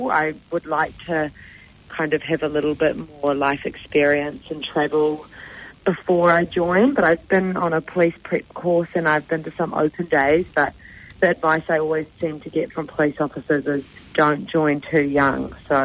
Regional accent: Auckland, New Zealand; So I grew up in Mount Ross School and born in Auckland, New Zealand. My grandparents are from County Tyrone, 6 Mile Cross, and my papa came to New Zealand

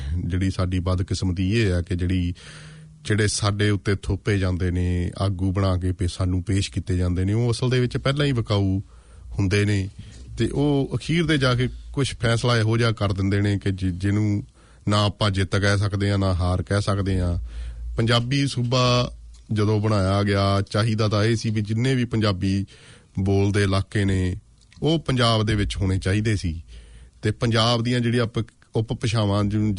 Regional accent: Tohana, Haryana, India; ਮੈਂ ਖੁਦ ਜੰਪਲ ਹਰਿਆਣੇ ਦੇ ਇਲਾਕੇ ਤੋਂ ਹਾਂ ਅਤੇ ਮੇਰੇ ਦੇਖਦੇ ਦੇਖਦੇ ਸਭ ਕੁਝ ਵਾਪਰਿਆ ਕਿ ਜਦੋਂ ਅਸੀਂ ਛੋਟੇ ਛੋਟੇ ਹੁੰਦੇ ਸੀ ਉਦੋਂ ਆਮ ਤੌਰ ਦੇ ਉੱਤੇ ਸਾਡੇ ਸ਼ਹਿਰ ਟੋਹਾਣੇ ਦੇ ਵਿੱਚ ਜਿਹੜੇ ਬੋਰਡ ਵੀ ਪੰਜਾਬੀ ਦੇ ਵਿੱਚ ਲੱਗੇ ਹੁੰਦੇ ਸੀ

